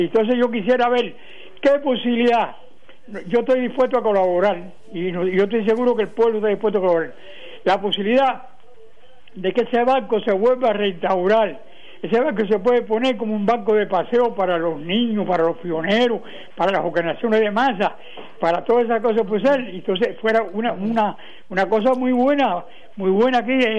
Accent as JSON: {"language": "Spanish", "town": "Rancho Veloz", "region": "Villa Clara", "country": "Cuba", "moved": "yes", "lives_now": "Cienfuegos, Cuba", "said": "yo no soy de Cienfuegos, yo soy de la tierra de Víctor Botón, allá de Rancho Veloz. Yo llegué aquí a Cienfuegos el 21 de enero del 62"}